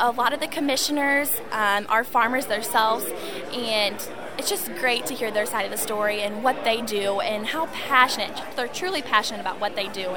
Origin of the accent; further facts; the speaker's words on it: Palmyra, Missouri, United States; also born or lived in Hannibal; Well, I grew up in Marion County, Palmyra, Missouri. I lived in Hannibal for about 5 years and moved up to Palmyra for my parents' jobs.